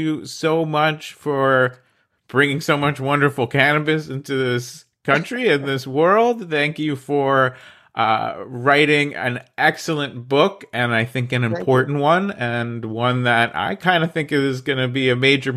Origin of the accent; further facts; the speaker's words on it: New Jersey, United States; I'm from New Jersey, so welcome to the Garden State.